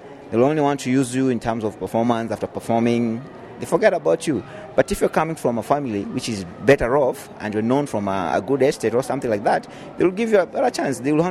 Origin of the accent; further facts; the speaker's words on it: Kenya; You know, when you're living in Kenya, and especially you're coming from, let me talk, say, informal settlement, that's in ghetto, where we're coming from.